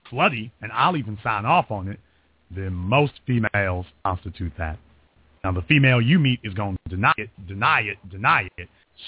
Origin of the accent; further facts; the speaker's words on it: Louisiana, United States; Well, I'm from Louisiana. They'll have a dozen bodies before they leave high school.